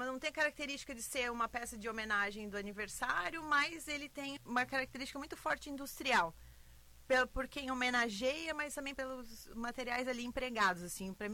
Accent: Joinville, Santa Catarina, Brazil; como joinvilense, né, que cresci aqui, olhando essa transformação de paisagem que a gente está vivendo

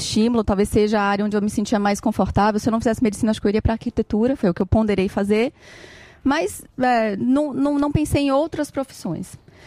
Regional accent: Bahia, Brazil; Eu sou baiana.

